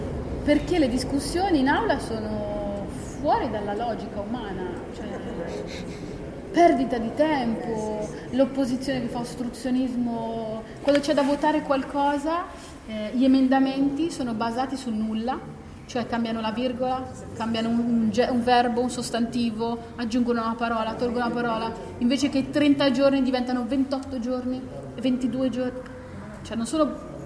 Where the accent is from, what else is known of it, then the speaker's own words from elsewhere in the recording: Perugia, Umbria, Italy; io sono di Perugia tra l'altro, sono nata e cresciuta lì.